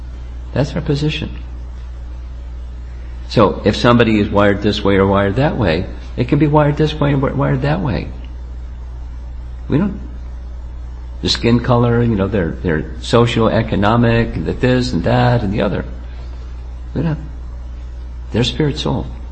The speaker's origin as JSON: {"language": "English", "region": "New York", "country": "United States", "said": "And I'm from New York."}